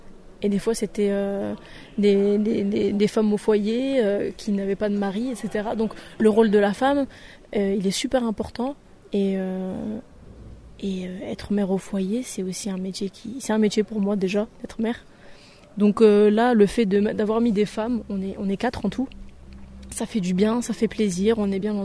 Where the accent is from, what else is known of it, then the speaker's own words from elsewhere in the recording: Metz, Grand Est, France; Alors, moi, je viens de Metz, donc j'ai grandi là-bas.